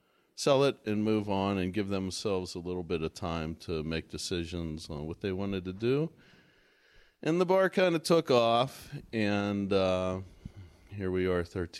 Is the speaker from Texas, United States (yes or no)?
no; Irwin, Pennsylvania, United States; Yeah, I'm from Irwin, Pennsylvania.